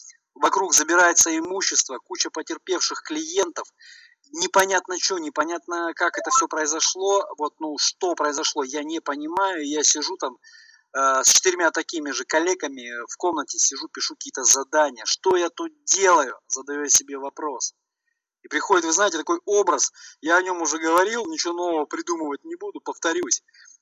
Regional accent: Chekhov, Moscow Oblast, Russia; из Чехова, имею набор своих достоинств, имею набор своих недостатков, изъянов.

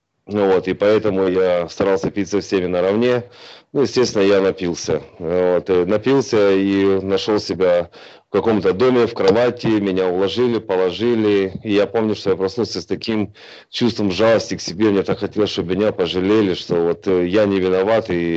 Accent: Ukraine; born there; мне на сегодняшний день почти 45 лет. Родился я на Украине, родился еще тогда в Советском Союзе.

